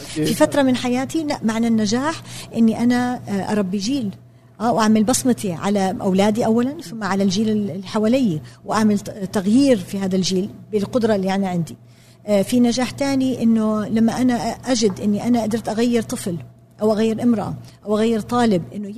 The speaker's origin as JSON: {"language": "Arabic", "country": "Jordan", "tie": "born or raised there", "said": "انا تربيت في الاردن بالسبعينات والثمانينات في عائله، احنا كنا 8 بنات وانا اكبر وحده"}